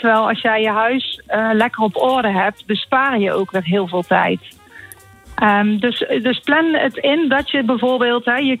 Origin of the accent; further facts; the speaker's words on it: Geldrop, North Brabant, Netherlands; Ik kom uit Gelderop.